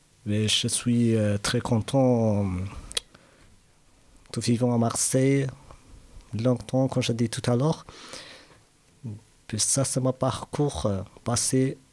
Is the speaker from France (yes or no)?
no; Somalia; je viens de Somalie. Je suis, j'ai 29 ans, je suis marié.